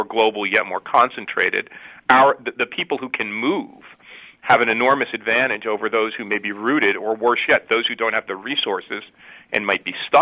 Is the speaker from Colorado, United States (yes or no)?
no; Newark, New Jersey, United States; And you know, where I grew up in the Newark, New Jersey area